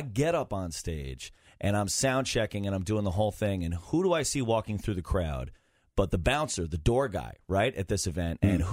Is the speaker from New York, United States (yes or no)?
yes; New York City, New York, United States; I grew up in New York City. So did he.